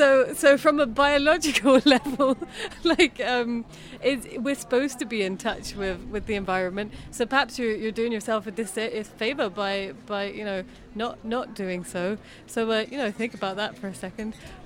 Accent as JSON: {"language": "English", "town": "Birmingham", "region": "West Midlands", "country": "United Kingdom", "tie": "born or raised there", "said": "I grew up in Birmingham, and I never grew my own food."}